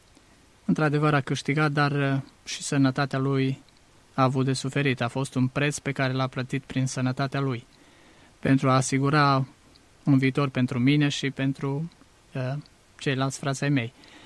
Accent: Baia Mare, Maramureș County, Romania; M-am născut la Baia Mare și primii ani din viață i-am crescut pe șantier, printre mașini, șanțuri și alte lucruri care sunt legate de o exploatare mineră

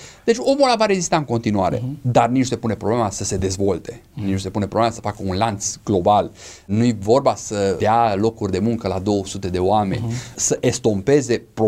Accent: Romania; noi ca și români am stat pur și simplu ca și niște downloaders.

